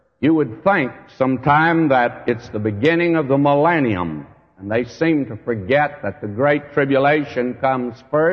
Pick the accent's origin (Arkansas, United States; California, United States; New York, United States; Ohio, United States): California, United States; He found out I was from California